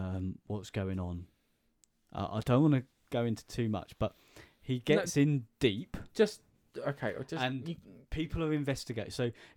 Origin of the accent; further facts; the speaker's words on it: United Kingdom; We're British, we don't shoot, sort of thing, right?